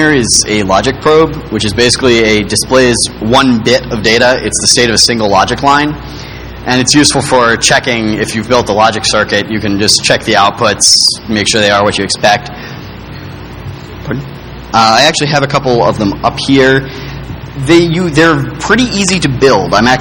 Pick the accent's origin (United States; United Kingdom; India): United States; Boston, Massachusetts; I come from the Boston area